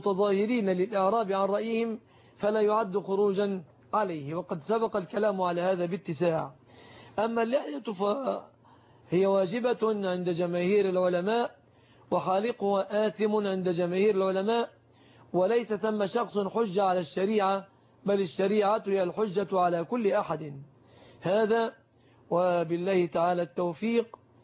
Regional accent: Egypt

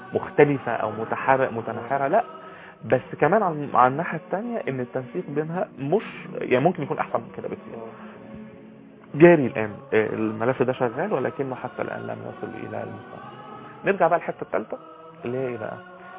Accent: Egypt; احنا مصريين

